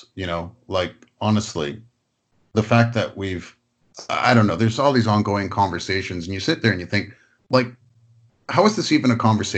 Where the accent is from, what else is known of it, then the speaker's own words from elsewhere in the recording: Toronto, Ontario, Canada; it's not like the neighborhood I grew up in Toronto didn't have black people in it.